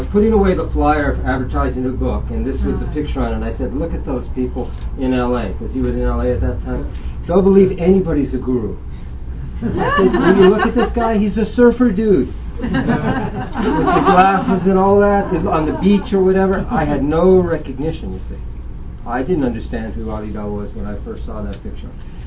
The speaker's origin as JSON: {"language": "English", "town": "Los Angeles", "region": "California", "country": "United States", "tie": "born or raised there", "said": "I grew up in Los Angeles with bikini beach parties and the whole scene."}